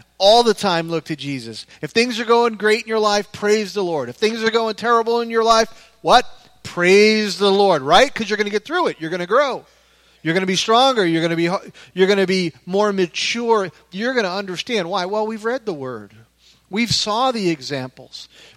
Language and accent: English; Pompano Beach, Florida, United States; I grew up here in Pompano, and we used to ride our bikes to the pier